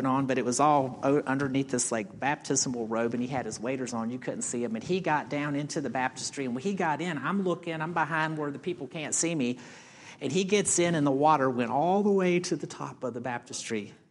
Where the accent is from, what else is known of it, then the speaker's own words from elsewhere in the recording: United States; born there; that I was born in the United States, and the list goes on and on and on.